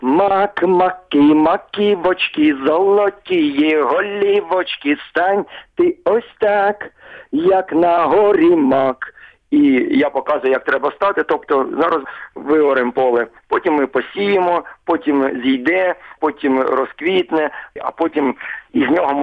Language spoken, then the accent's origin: Ukrainian; Donetsk Oblast, Ukraine; born there; Я народився на Донеччині, в маленькому шахтарському місті. Мій прадід та прабабця та бабця, вони приїхали туди із Рівно